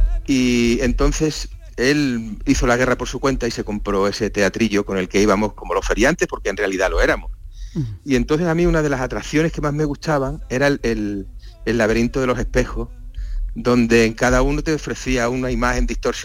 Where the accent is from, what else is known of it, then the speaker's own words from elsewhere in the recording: Espartinas, Andalusia, Spain; now in Madrid, Spain; yo soy madrileño, me fui mucho jovencito, siendo un chiquillo, me fui a Sevilla, Espartinas, y luego he vuelto a Madrid, pero la semilla del sur yo la llevo en el corazón